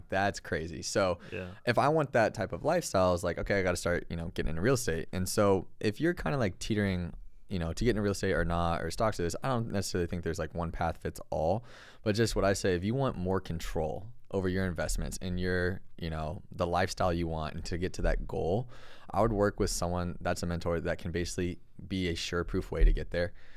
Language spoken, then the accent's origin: English; California, United States; now in Los Angeles, United States; we're born and raised in NorCal and live in LA.